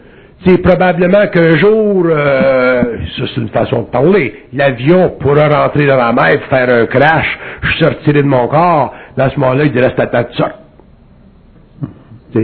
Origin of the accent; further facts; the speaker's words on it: Quebec, Canada; je viens du Canada québécois, ou du Canada, dans une situation où la guerre n'existe pas